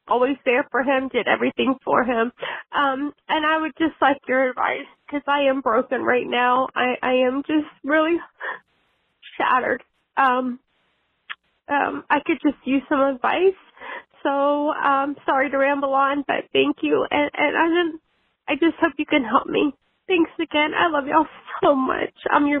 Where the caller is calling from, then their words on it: Ohio, United States; I'm calling from Ohio.